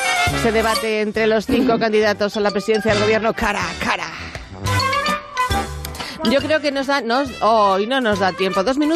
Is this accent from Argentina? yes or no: no; Aranda de Duero, Castile and León, Spain; es un grupo heavy actualmente en activo, originarios de mi tierra, Aranda de Duero.